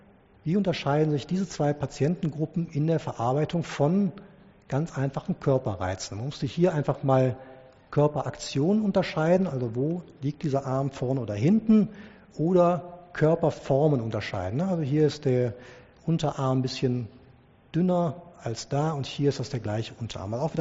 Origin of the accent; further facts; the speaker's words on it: Krefeld, North Rhine-Westphalia, Germany; der Schutzheilige meiner Heimatstadt Krefeld